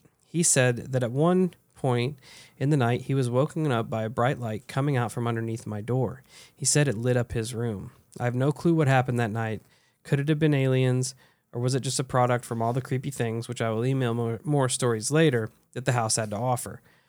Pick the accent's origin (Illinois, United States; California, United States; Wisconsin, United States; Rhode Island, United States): Illinois, United States; Carmi; Anyway, I grew up in Southern Illinois in a little town called Carmi.